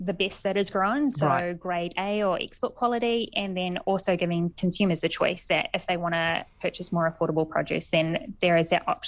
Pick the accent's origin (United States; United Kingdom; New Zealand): New Zealand; Pukekohe, Auckland; I grew up in Pukekohe on a vegetable farm